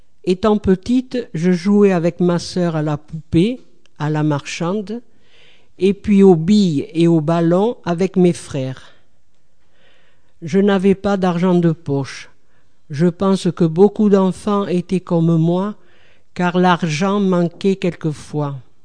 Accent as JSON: {"language": "French", "town": "Bordeaux", "region": "Nouvelle-Aquitaine", "country": "France", "tie": "born or raised there", "said": "Je suis née à Bordeaux, à Saint-Bruno. Au bout de notre rue, il y avait la place Mériadec"}